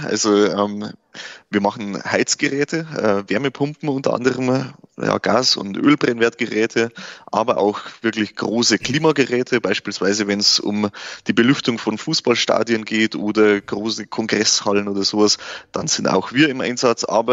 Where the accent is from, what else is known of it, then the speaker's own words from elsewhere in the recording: Wolnzach, Bavaria, Germany; ich komme aus Wollensach, schwieriger Name für einen Ort, man spricht es meistens falsch aus, ist in der Hallertau, also in dem größten Hopfenanbaugebiet der Welt, direkt am Autobahn Dreieck Holledau, an der A9 zwischen Ingolstadt und München gelegen, ist schon Oberbayern